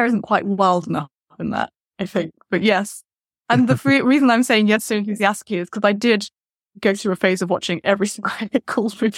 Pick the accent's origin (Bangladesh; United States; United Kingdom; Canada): United Kingdom; London; So I was born in London and I have just stayed in London in a very dull way. I just won't leave the city. All my family are here. But yes, the specific neighborhood that I grew up in, Walthamstow